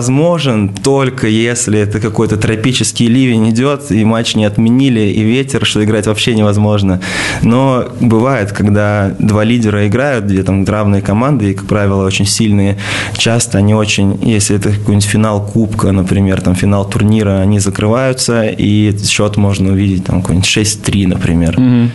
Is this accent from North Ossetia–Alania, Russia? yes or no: no; Kazan, Tatarstan, Russia; Я сам из Казани